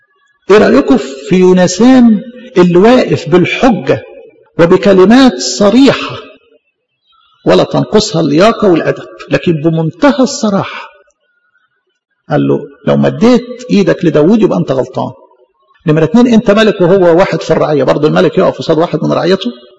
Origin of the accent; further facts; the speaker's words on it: Egypt; حتى اللي كانت طبيعية حتى فينا كمصريين ما بقتش موجودة